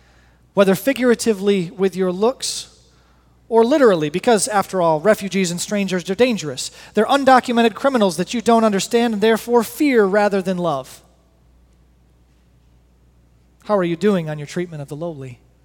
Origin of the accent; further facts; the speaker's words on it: East Grand Rapids, Michigan, United States; A couple miles from one of the houses where I grew up there in East Grand Rapids.